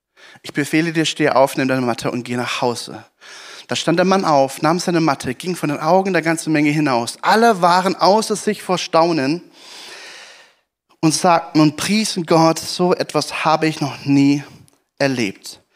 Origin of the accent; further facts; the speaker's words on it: Baden-Württemberg, Germany; Ich komme ja auch aus Baden.